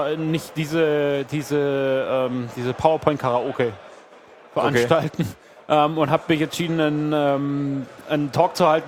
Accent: Berlin, Germany; ich komme aus Berlin

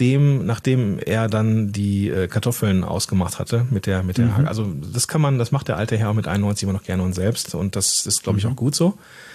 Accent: Moers, North Rhine-Westphalia, Germany; born there; Ich bin geboren worden in Moers am Niederrhein, einem Zweistromland. Niederrhein und also Rhein und Ruhr, das ist so meine Hood. Und geboren Anfang der 80er Jahre, 1981 im April

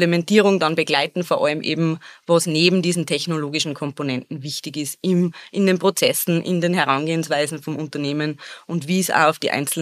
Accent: Ebensee, Upper Austria, Austria; Ich bin eben aus Ebensee, Bezirk Gmunden im Salzkammergut

